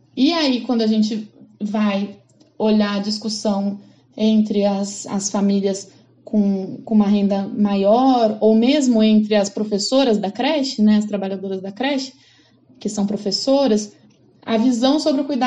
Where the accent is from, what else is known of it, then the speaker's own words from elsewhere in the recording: São Paulo, Brazil; Eu fiz ela aqui. Eu sou de São Paulo, né? Acho que a gente não tinha falado sobre isso ainda.